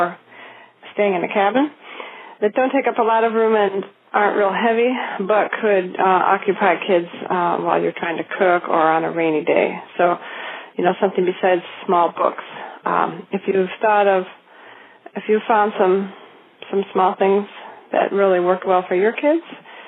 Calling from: Anchorage, Alaska, United States; I'm calling from Anchorage.

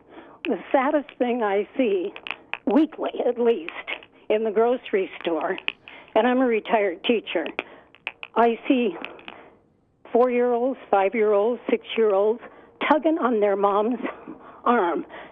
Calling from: Sitka, Alaska, United States; Yeah, I'm calling from Sitka.

